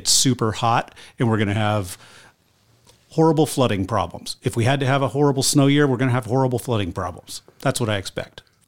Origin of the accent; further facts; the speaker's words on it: Lander, Wyoming, United States; It was the mean temperature in my hometown, Lander, was 14 degrees below the norm.